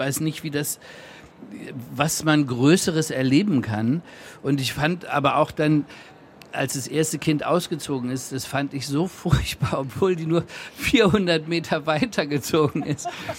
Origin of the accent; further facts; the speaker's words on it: Hanover, Lower Saxony, Germany; now in Munich, Germany; ich komme jedes Wochenende komme ich nach Hause und ich bin halt von Hannover nach München gezogen.